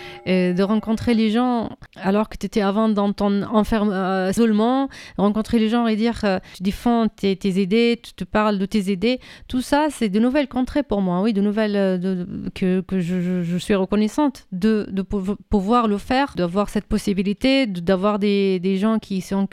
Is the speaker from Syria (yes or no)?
yes; Syria; comme poétesse syrienne